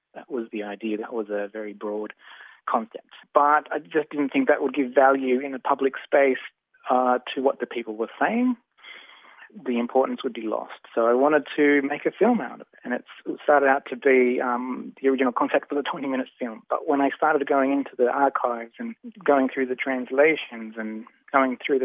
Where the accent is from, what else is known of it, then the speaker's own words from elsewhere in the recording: Hornsby, New South Wales, Australia; We grew up around Hornsby. We were born there, and because of that, the proximity separated us from the community.